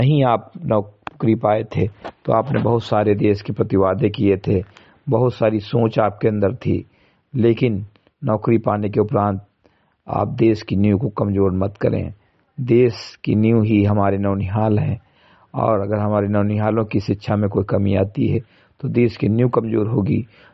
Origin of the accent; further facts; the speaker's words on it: Bahraich, Uttar Pradesh, India; ग्राम सभा समिति कटई विकासखंड मेनपुरवा जनपद बैराज का मूल निवासी हूं